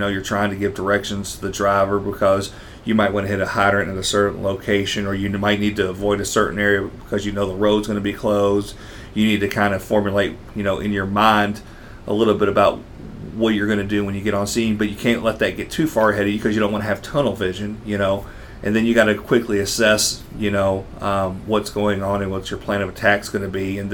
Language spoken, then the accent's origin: English; Clarksville, Tennessee, United States; I grew up in Old Clarksville, and we lived right across the street from the fire station on Stansford Avenue.